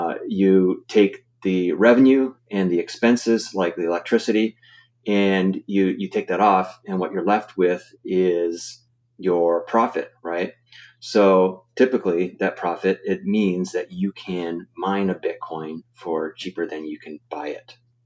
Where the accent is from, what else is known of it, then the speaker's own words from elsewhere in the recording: Milwaukee, Wisconsin, United States; our in-person boot camp right here in Milwaukee, in my hometown, where we do 3 days, super intensive.